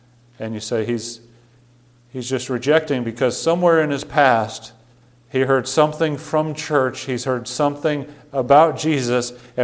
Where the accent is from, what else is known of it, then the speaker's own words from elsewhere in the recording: United States; I'm an American, you're an American, we both have liberty, we both have freedom.